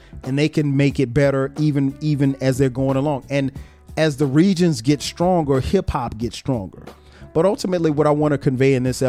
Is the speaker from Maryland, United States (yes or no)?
no; South Carolina, United States; And so for me, growing up in South Carolina, there was no bias because like we loved it all.